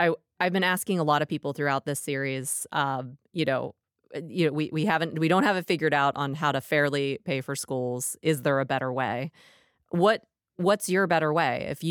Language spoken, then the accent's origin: English; Pennsylvania, United States; The school boards in my home state of Pennsylvania, they can vote.